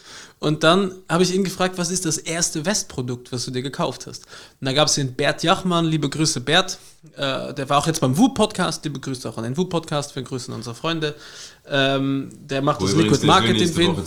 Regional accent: East Germany, Germany; Wir sind auch aus dem Osten.

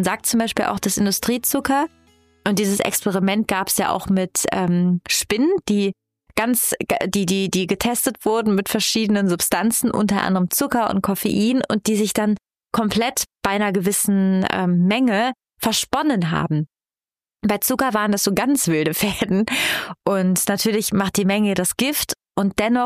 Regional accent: Italy; Ich komme aus Italien, ich bin hier auf dieser Welt, um zu essen

